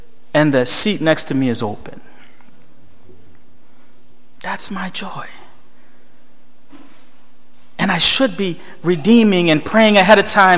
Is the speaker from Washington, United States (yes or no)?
no; Elmira, New York, United States; also born or lived in Pennsylvania / Florida; When I was a kid, we moved around quite a bit. We moved from Elmira to Pennsylvania to Florida, back to Elmira, back to Pennsylvania.